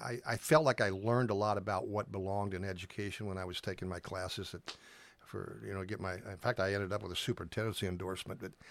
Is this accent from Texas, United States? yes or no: no; Villa Grove, Illinois, United States; I grew up in Villa Grove and always wanted to go to the University of Illinois